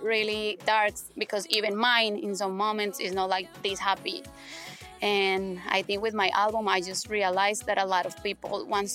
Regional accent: Colombia; I'm from Colombia

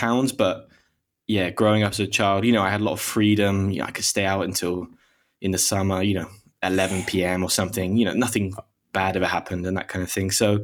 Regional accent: South of England, United Kingdom; Because I grew up in the South.

